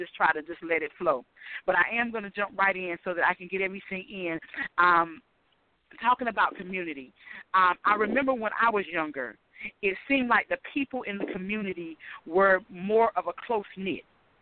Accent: Tabor City, North Carolina, United States; and I thought, what better way than to start with the community that I grew up in Taber City, North Carolina.

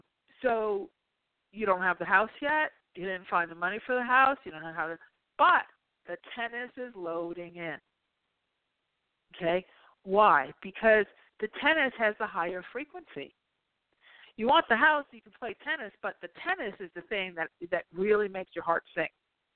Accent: New Jersey, United States; I'm from Jersey, so I know, you know, I know about this sauce and gravy and Sundays and everything.

